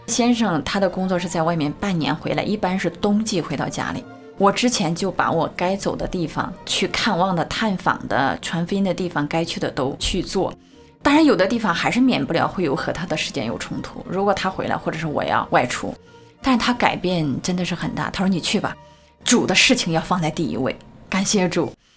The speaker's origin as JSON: {"language": "Chinese", "country": "China", "said": "是我从大陆来的时候做的一首最新的"}